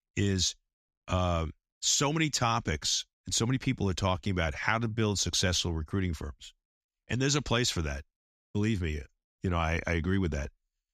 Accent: The Bronx, New York, United States; he's from the Bronx, I'm originally from the Bronx, and you know, sort of kind of tough, rough and ready approach.

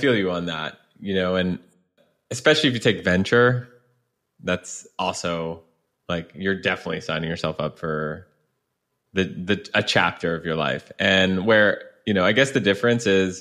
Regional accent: Canada; now in San Francisco, United States; I'm Canadian. When I first came out to San Francisco

